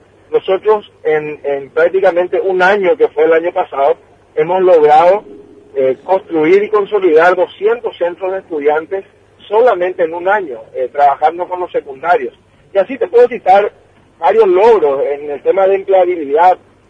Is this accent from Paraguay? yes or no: yes; Caaguazú, Paraguay; yo, que soy del Paraguay profundo, yo que vengo del departamento de Caguazú